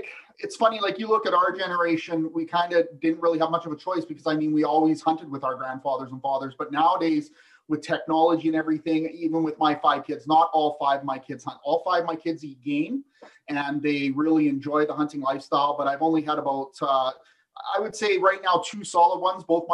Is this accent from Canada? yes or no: yes; Vernon, British Columbia, Canada; I'm a British Columbian. I was born and raised in Vernon, BC.